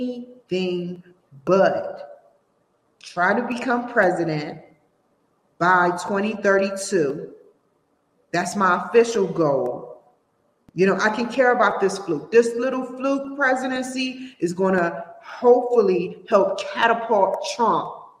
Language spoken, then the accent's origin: English; Washington, District of Columbia, United States; You got people sleeping out on my hometown lawn. I'm from Washington, D.C.